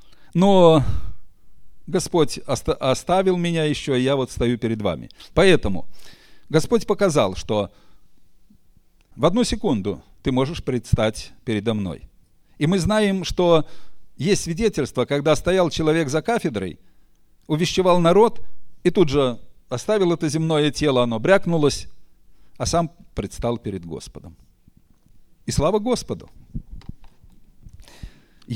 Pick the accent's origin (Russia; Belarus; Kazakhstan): Belarus; я не могу сказать, что, вы знаете, я белорус, поэтому у меня такой характер.